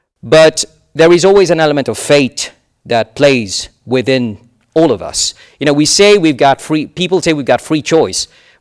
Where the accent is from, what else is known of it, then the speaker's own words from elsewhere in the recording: Mauritius; English is a second language; moved away as an adult; also born or lived in France; now in United Kingdom; I'm an immigrant, and this is my third country. I was born and raised in Mauritius for 18 years before going to France and then arriving in the UK. So you can figure out pretty much what my age is now.